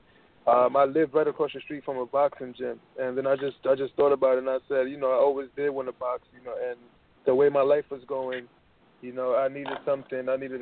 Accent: Bronx, New York, United States; you know, I grew up in the Bronx, New York, and, you know, my main focus was kind of just getting my education.

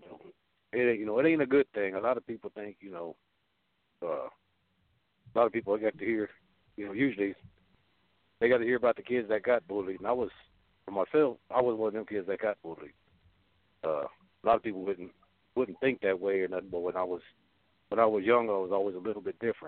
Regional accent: Houston, Texas, United States; you know, I was raised in Houston, so it was a little bit different than it is in a lot of places.

